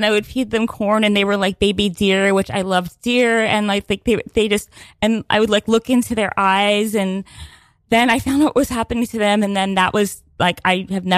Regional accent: Pennsylvania, United States; Well, I grew up like in Pennsylvania, and I was obsessed with horses as a child

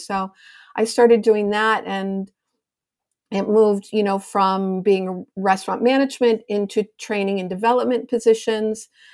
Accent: Chicago, Illinois, United States; My parents purchased a hot dog stand when I was 3 years old. I'm from Chicago, Illinois.

